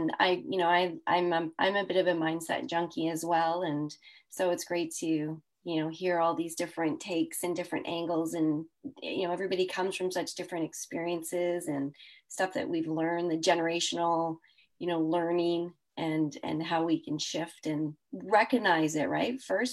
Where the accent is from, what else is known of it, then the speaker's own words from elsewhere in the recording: Canada; I am a Canadian saying I'm sorry.